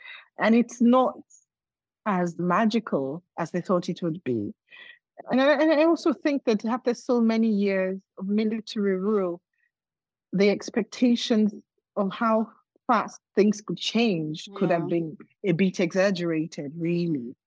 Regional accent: Nigeria; in the home state, my home state in Nigeria

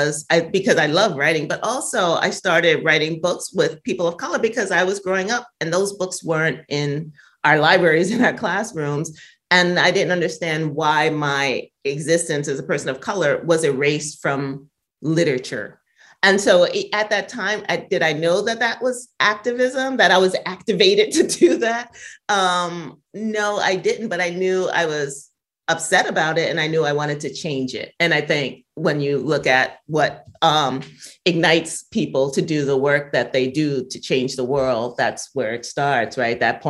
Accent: New York, United States; I mean, I grew up in Bushwick, which was predominantly Black and Latino. There were very few whites.

